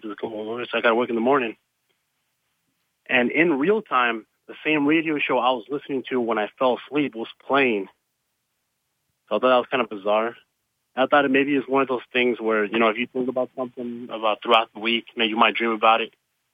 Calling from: Las Vegas, Nevada, United States; from Las Vegas.

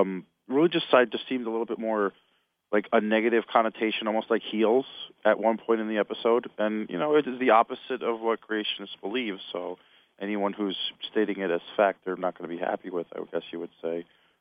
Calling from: New Jersey, United States; Hi, Brian. … from New Jersey.

